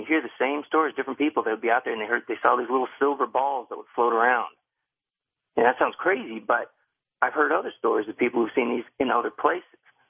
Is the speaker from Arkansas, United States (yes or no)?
no; Sedona, Arizona, United States; I grew up in Sedona, Arizona. And when I lived there, I started hearing a lot of rumors that there was an underground base near the city.